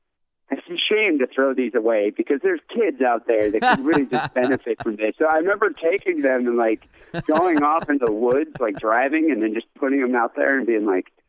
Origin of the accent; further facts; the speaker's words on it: Michigan, United States; I grew up in Michigan, like outside of Detroit.